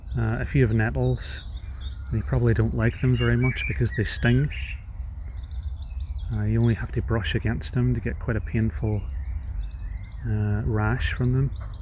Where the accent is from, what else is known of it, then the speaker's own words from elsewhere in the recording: Derry, Northern Ireland, United Kingdom; And the oak is the symbol of my hometown, which is Derry.